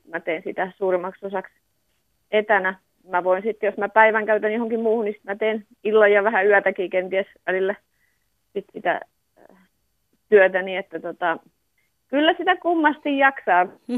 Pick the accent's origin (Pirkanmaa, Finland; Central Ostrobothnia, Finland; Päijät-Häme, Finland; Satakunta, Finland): Päijät-Häme, Finland; Vääksy; also born or lived in Helsinki / Northern Savonia; mä olen syntynyt on Helsingissä ja lapsuuteni viettänyt siellä ihan Etelä-Suomessa ja sitten kouluaikani asunut täällä Vääksyssä ja sitten ollut 20 vuotta tuolla ympäri Suomea opiskelemassa ja Pohjois-Savossakin on asunut ja sillä lailla, sitten ollaan nyt tultu takaisin tänne Vääksyyn, että 5 vuotta ollaan nyt täällä asunut.